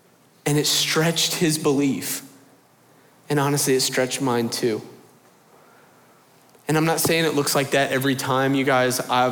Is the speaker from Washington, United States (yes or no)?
no; South Gwinnett, Georgia, United States; I draw a dollar sign for the S because I'm from South Gwinnett.